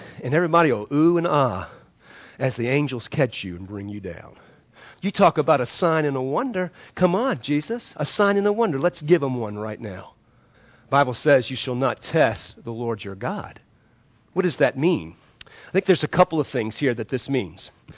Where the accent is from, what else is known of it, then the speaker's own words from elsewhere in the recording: New Orleans, Louisiana, United States; I mean, I know a little bit about this growing up in New Orleans when hurricanes come through and there's no water.